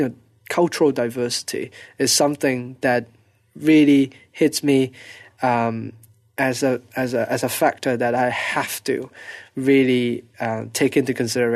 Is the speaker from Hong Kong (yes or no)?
yes; Hong Kong; I mean, I'm from Hong Kong.